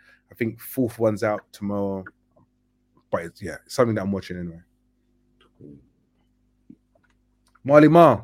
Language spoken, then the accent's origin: English; London, United Kingdom; born there; being born from London and everything else, I remember all we knew was London accents, right?